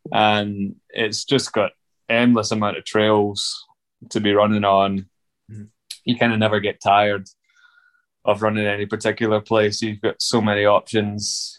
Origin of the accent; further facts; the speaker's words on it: Glasgow, Scotland, United Kingdom; now in Flagstaff, United States; You see, in complete contrast to growing up in Glasgow, you see the sun every day. You don't see the sun at all in the winter in Glasgow.